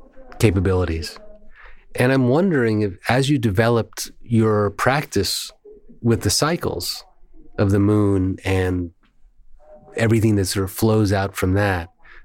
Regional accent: New York, United States; accent: New York; Sorry. This is the New York in me. Data.

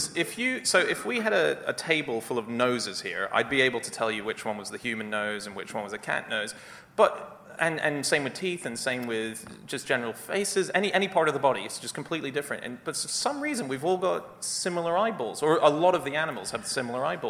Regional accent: Australia; I'm from Australia. It's a daily occurrence for me there.

